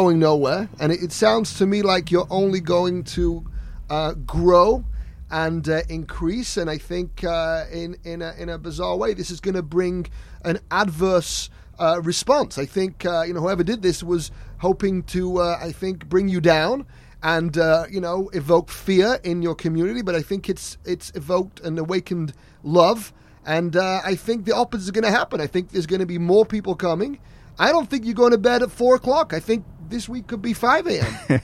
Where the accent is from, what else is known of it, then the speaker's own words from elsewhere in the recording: England, United Kingdom; I know growing up in England